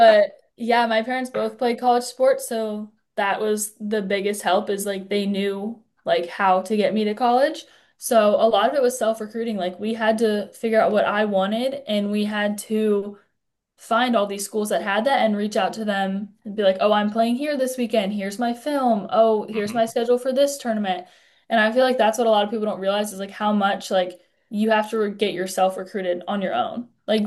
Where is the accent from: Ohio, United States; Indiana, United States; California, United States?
Ohio, United States; Copley; So yeah, I'm from Copley, Ohio, and I started my freshman year.